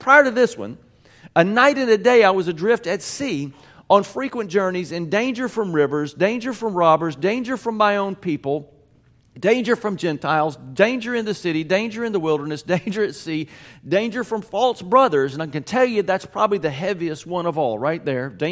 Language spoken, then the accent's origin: English; Mississippi, United States; Me growing up in South Mississippi, I would hear often